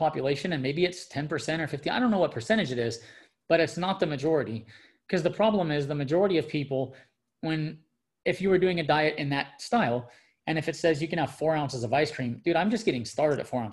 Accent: California, United States; I'm from California, not Texas, but I can get down on making a good brisket.

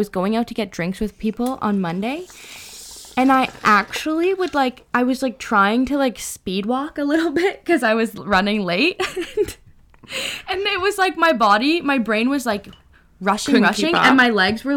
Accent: Canada; Listen, we are hardworking Canadian citizens, and we need to stay energized.

